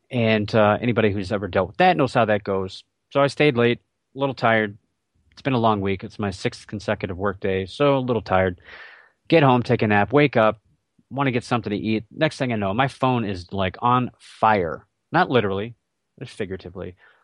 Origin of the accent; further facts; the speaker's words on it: Cleveland, Ohio, United States; And I grew up in the Cleveland area, so I grew up with Indians baseball and Browns football and Cavaliers basketball.